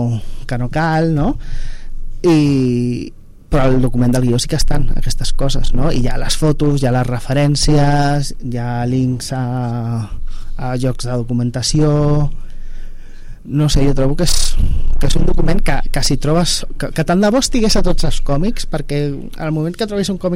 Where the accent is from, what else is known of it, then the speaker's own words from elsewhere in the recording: Barcelona, Catalonia, Spain; Aquí, jo soc del Carmel.